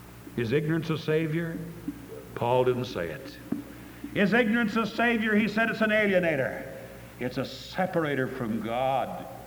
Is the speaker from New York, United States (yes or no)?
no; Nebraska, United States; I'm from Nebraska originally.